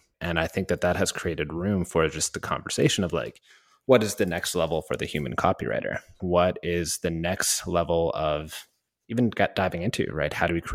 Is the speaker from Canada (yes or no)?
yes; Canada; And I'm super Canadian and didn't want to correct people.